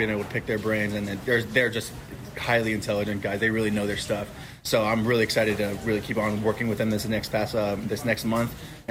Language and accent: English; Riverside, California, United States; I'm from Riverside, California.